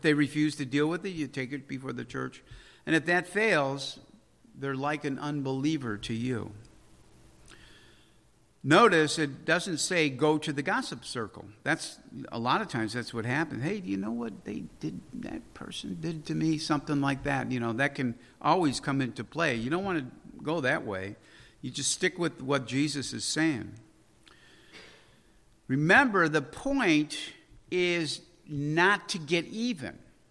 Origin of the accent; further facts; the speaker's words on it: Chicago, Illinois, United States; And, you know, I'm from Chicago. You know what the Chicago way is, right?